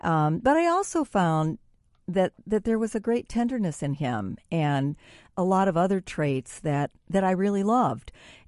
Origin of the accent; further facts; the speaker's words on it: Indiana, United States; which is what a lot of kids did in 1964, where I grew up in the Calumet region.